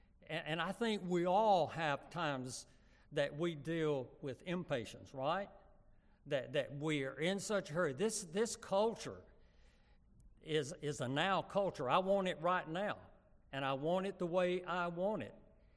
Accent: Huntsville, Alabama, United States; born or raised there

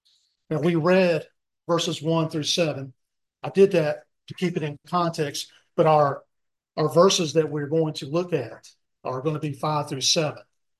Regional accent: Clemens, United States; Years ago, when I was a child, I was growing up in Clemens. My mom was a single parent.

